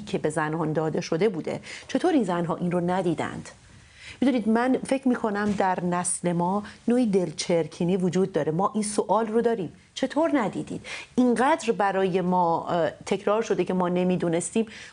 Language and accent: Persian; Iran; now in Germany; من در آلمان زمانی که میگم از ایران هستم و ایرانی هستم،